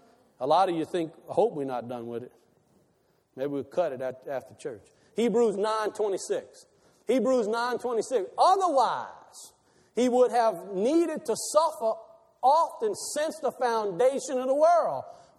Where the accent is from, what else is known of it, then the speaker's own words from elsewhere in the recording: Buras, Louisiana, United States; No, I'm just from Buras, Venice. I'm from the bayou. I'm born to a fisherman. Do you understand that? I'm four-generation fisherman. My education is Boothville Venice High School.